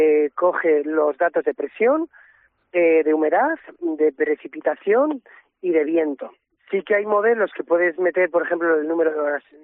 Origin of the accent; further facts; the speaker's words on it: Villarreros, Castile and León, Spain; Exacto, yo soy de Villarreros.